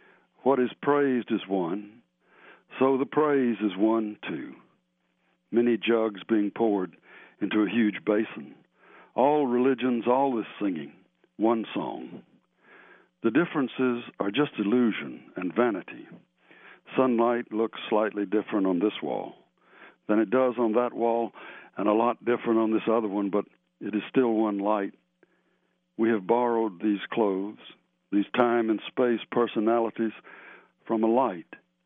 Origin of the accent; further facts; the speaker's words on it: Chattanooga, Tennessee, United States; I grew up in Chattanooga at this boys' school